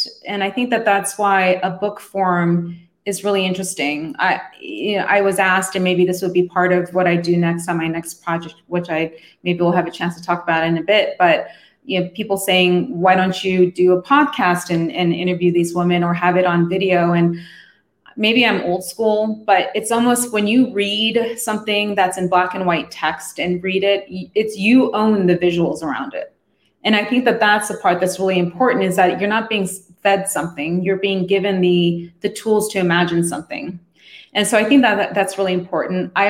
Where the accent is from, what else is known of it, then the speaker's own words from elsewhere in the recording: Tokyo, Japan; I grew up as a tomboy growing up in Tokyo.